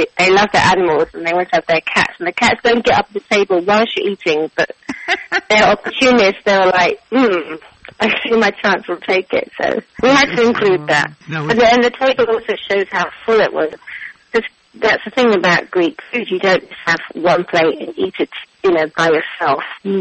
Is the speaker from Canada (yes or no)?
no; London, United Kingdom; Yeah, so I grew up in London, but my dad, well, he came over from Cyprus. He's from the Tudos Mountains.